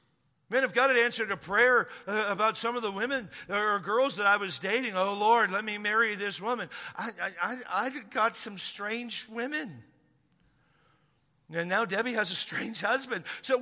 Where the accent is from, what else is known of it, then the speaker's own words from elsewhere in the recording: Dallas, Texas, United States; I grew up in South Dallas, which I was the only white kid in the whole community